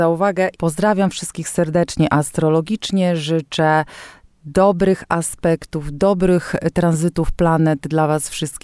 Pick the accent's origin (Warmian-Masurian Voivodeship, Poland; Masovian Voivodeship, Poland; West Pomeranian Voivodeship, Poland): Warmian-Masurian Voivodeship, Poland; Mrągowo; Ja z uwagi na to, że pochodzę z Mrągowa